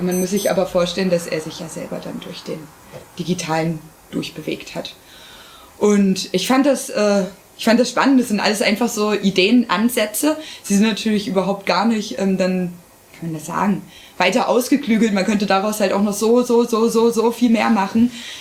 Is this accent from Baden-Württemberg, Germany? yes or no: no; Görlitz, Saxony, Germany; ich bin in Görlitz geboren. So, meine Heimatstadt schreibt einen Kunstpreis aus.